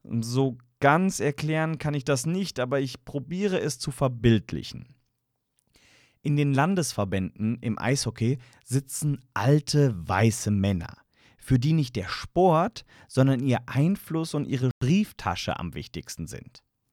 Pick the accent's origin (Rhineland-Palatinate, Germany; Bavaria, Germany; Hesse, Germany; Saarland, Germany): Hesse, Germany; Frankfurt; als Frankfurter kann man sich da ein kleines Lächeln nicht verkneifen.